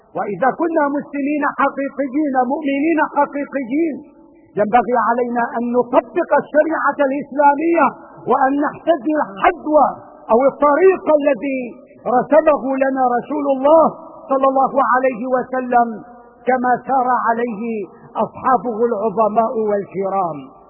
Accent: Syria; لا سيما ونحن نطرق اليوم كسوريين باب المصالحة الوطنية

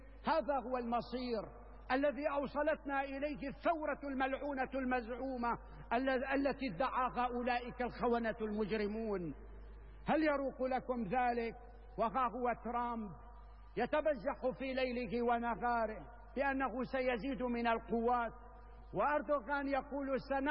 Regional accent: Syria; ونحن اليوم واجب علينا كسوريين جميعا أن نتحلى بالوعي

